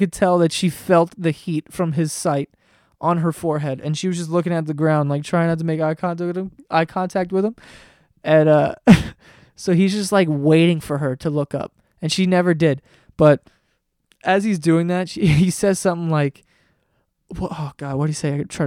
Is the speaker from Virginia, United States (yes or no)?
no; New York, United States; A lot of people get upset that I say axe, because I don't know, I'm from New York